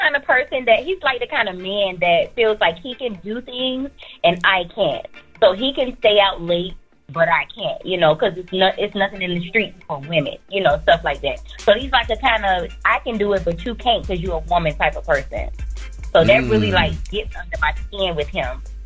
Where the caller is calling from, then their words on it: Florida, United States; I'm calling from Florida.